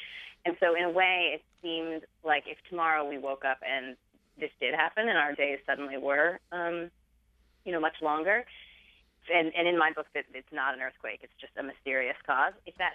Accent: California, United States; And I also thought a lot about my own experience growing up in California, which is a place obviously that has a lot of natural disasters.

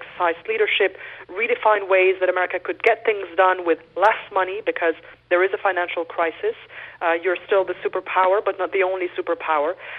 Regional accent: Beirut, Beirut Governorate, Lebanon; English is a second language; moved away as an adult; now in United States; I grew up in Beirut with a lot of questions about American power

